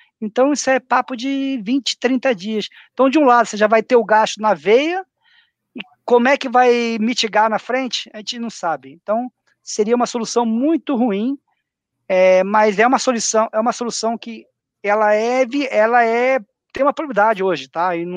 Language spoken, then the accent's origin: Portuguese; Brazil; a gente é brasileiro, a gente convive já com isso há bastante tempo